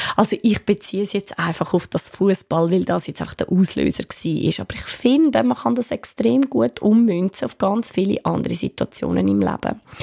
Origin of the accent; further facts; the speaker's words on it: Switzerland; ich bin Schweizerin, weil ich bin es wirklich. Ich meine, das ist, da bin ich auf die Welt gekommen und da lebe ich.